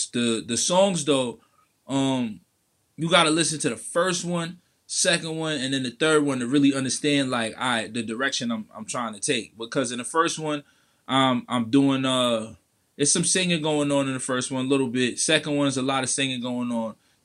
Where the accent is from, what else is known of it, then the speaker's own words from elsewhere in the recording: Long Island, New York, United States; But I'm from Long Island, New York. And basically, I started rapping at a very young age.